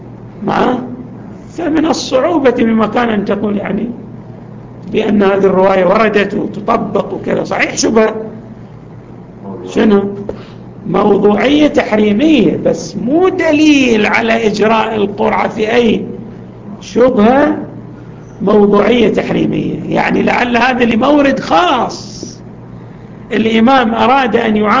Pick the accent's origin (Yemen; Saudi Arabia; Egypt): Yemen; فيه موجود عندنا في اليمن